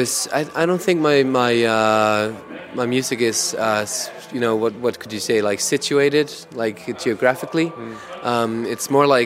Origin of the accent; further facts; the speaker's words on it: Iceland; now in Denmark; I'm actually from Iceland, but I'm in Denmark.